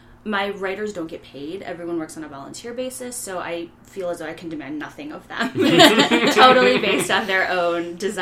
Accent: Toledo, Ohio, United States; now in New York, United States; Originally, I'm from Toledo, Ohio.

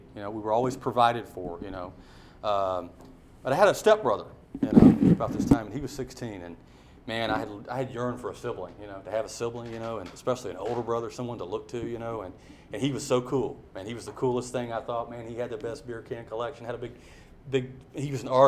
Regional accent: Marietta, United States; I was born in Marietta. I'm a native, you know.

